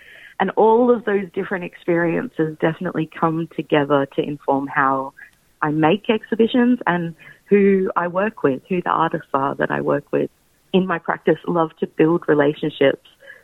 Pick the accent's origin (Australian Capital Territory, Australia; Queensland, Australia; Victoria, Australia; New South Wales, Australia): Victoria, Australia; also born or lived in Alice Springs, Australia; My family are Maranyar from the Moyle River region of the Northern Territory, but I grew up in Victoria and Alice Springs, where most